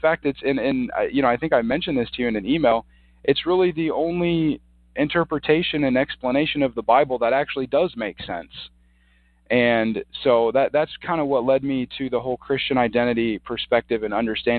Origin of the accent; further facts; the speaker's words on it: Nebraska, United States; I'm originally from Nebraska, and I was going to school in Nebraska